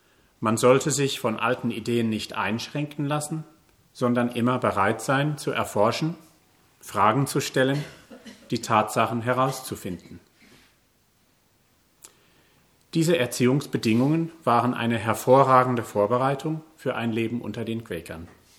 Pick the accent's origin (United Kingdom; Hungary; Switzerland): United Kingdom; East of England; German is a second language; now in Germany; Als Kind der frühen 70er Jahre bin ich in Ostengland in einer Familie groß geworden, wo Liebe und Moral stark waren. Meine Mutter stammt aus einer Linie lebenslanger Baptisten.